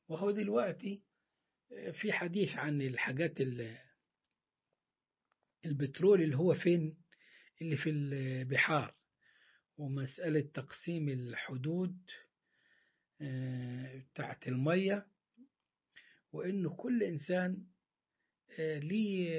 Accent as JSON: {"language": "Arabic", "country": "Egypt", "said": "الذهب اللي إحنا نعرفه زي جبال الذهب اللي موجودة عندنا في مصر ومناجم"}